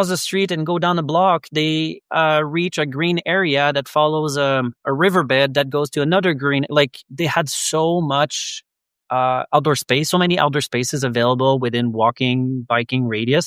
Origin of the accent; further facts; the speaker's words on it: Quebec, Canada; English is a second language; I am from Quebec.